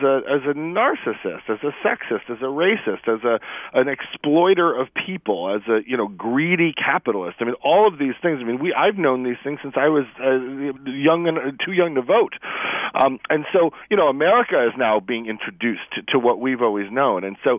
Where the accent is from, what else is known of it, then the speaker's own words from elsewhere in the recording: New York, United States; You know, I grew up in New York.